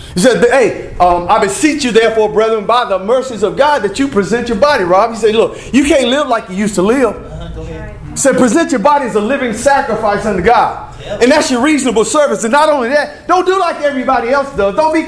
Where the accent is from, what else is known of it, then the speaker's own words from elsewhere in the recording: Seneca, South Carolina, United States; We graduated high school together. We're from Seneca, South Carolina.